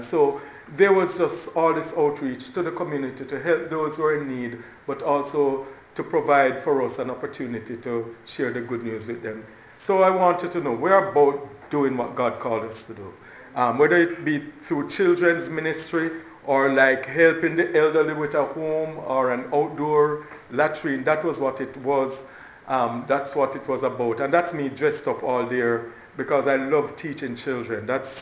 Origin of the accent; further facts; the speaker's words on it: Jamaica; now in United States; So, I'm originally from Jamaica, and you see the proximity where Jamaica is as highlighted on the map to where the U.S. is.